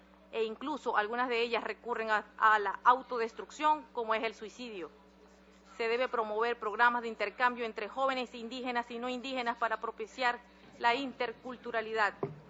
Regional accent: Venezuela; Traigo un saludo a ustedes de parte de mi pueblo guayú y de nuestra coordinadora general del CONIVE, la líder indígena guayú, Noelí Pocaterra

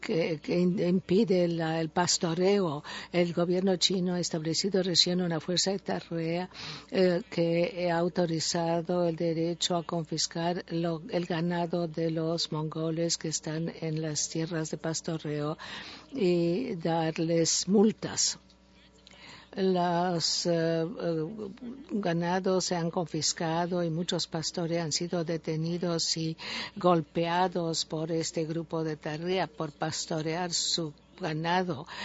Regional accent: Baguio, Cordillera Administrative Region, Philippines; mi pueblo, los Ibaloy, en Baguio City, en Filipinas.

